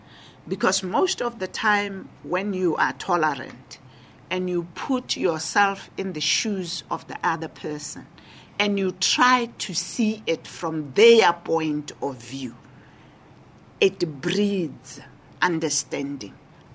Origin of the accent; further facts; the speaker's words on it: Botswana; We are from Botswana, and Botswana is one of the most vibrant democracies on the African continent.